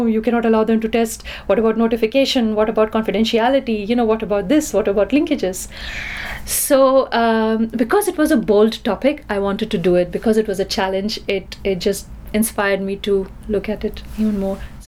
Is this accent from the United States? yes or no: no; India; I grew up in India